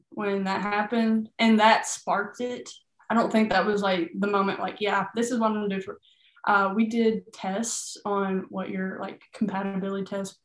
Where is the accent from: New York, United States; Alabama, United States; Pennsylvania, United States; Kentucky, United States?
Kentucky, United States; Kentucky. Yeah, I'm from Kentucky. Grew up in a small town.